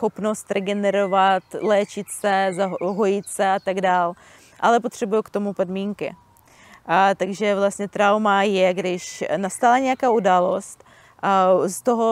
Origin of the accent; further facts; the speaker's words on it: Belarus; now in Czechia; Pocházím z Běloruska, ale v České republice už jsem asi 20 let, jako skoro 20.